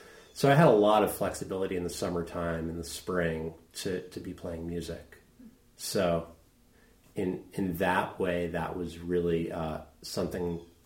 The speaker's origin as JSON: {"language": "English", "town": "Queens", "region": "New York", "country": "United States", "tie": "born or raised there", "said": "even though I grew up in Queens, New York, I always thought of myself as more of a rural person."}